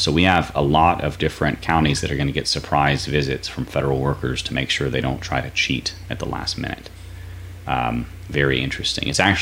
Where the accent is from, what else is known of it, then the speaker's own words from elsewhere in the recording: United States; But I was able to do that because I grew up in America, in a free country